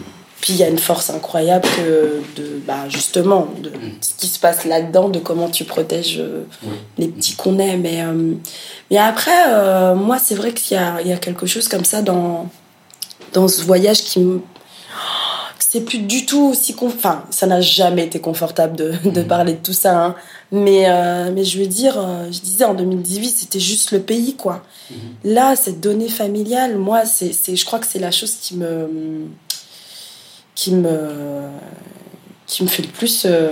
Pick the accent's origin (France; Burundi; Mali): Burundi; moved away; j'étais plus âgée que toi aussi quand j'ai quitté ça, enfin quand j'ai quitté le Burundi et mon pays